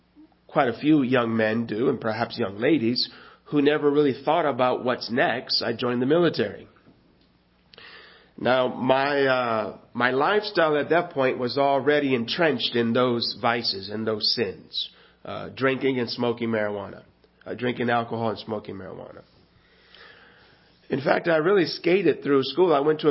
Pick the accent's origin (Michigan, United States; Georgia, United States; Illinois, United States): Michigan, United States; Lansing; So I'm from Lansing, Michigan. So I migrate eventually back to Lansing, Michigan.